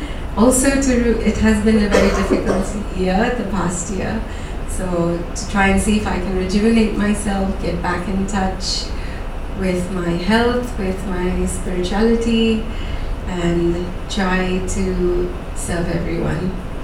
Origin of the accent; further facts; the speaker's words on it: Dubai, United Arab Emirates; I am originally from South India, but born and brought up in Dubai.